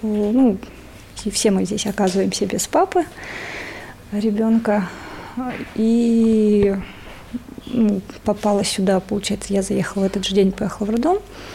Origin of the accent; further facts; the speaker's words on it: Ukraine; Я с Украины